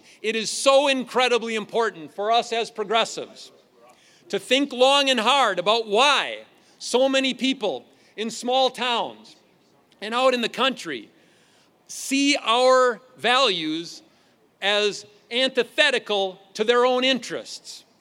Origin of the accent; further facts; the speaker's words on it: Wisconsin, United States; because I grew up on a dairy farm. I was raised in Clark County.